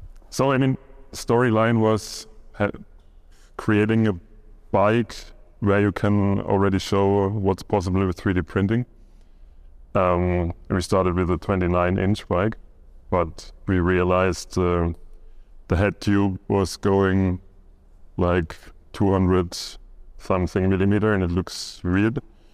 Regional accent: Rhineland-Palatinate, Germany; English is a second language; So in Germany, I grew up in Pfalz, in Palatina.

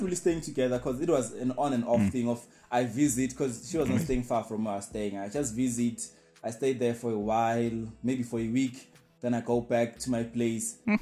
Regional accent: Nelspruit, Mpumalanga, South Africa; I'm from Nelspruit in Mpumalanga, Swati guy from Ematsulu. Then I traveled to school, varsity, to come to Mahikeng in the Northwest University. here in Mafikeng campus.

